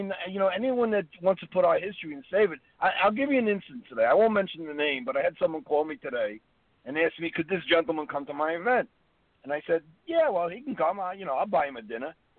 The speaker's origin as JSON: {"language": "English", "town": "Brooklyn", "region": "New York", "country": "United States", "said": "I come from Brooklyn, New York"}